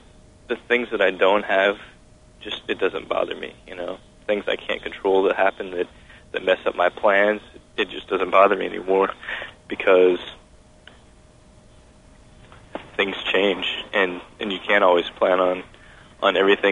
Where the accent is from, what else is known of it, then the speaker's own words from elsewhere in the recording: Newton, Kansas, United States; we come from Newton, Kansas, small town. There's just not a whole lot of black people there.